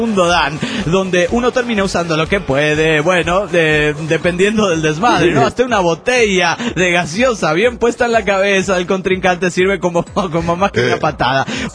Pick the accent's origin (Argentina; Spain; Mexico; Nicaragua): Mexico; Mexico City; del DF Mexicano.